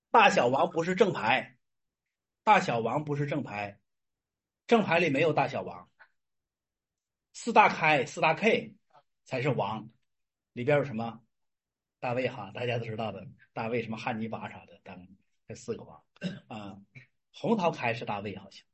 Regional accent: Northeast China, China; 我们东北人叫圈儿

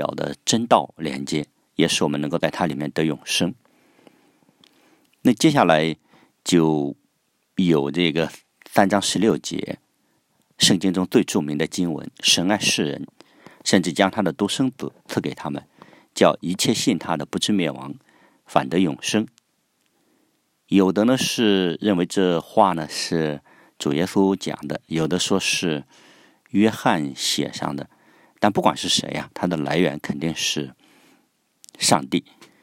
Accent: China; 所以我也常说呀，我们中国人啊，过去不是西天取经吗？

